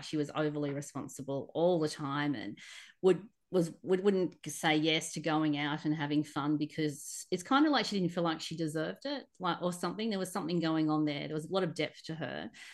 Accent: Sydney, New South Wales, Australia; I grew up in Sydney in the center, pretty much, 15, 20 Ks from the center of the city. So I grew up in suburbia and city.

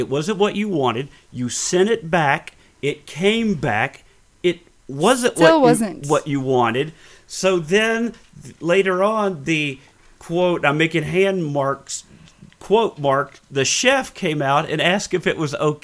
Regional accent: the South, United States; because I grew up in the South and everybody makes pecan pie.

